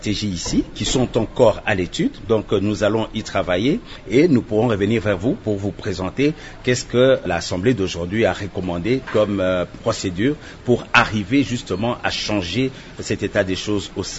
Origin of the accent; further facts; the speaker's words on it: DR Congo; en tant que Congolais, soucieux de l'avenir de notre pays